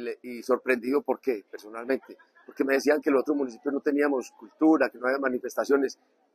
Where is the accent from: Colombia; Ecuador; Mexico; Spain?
Colombia; Aguadas, Caldas; No solamente somos los de Aguadas, que le estamos metiendo duro a la cultura